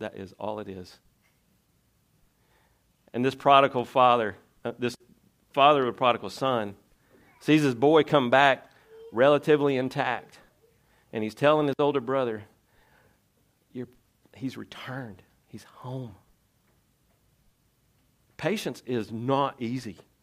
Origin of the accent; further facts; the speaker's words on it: Tennessee, United States; I'm from Tennessee. The land does not move and I do not see water.